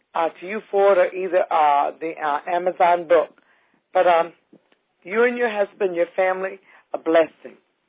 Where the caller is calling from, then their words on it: Palm Coast, Florida, United States; Hi, we're calling from Palm Coast, Florida.